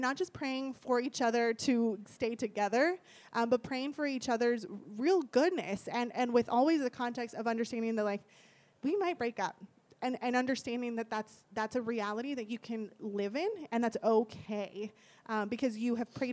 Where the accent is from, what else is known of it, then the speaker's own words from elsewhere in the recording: Eagle Pass, Texas, United States; You know I'm from Eagle Pass, right?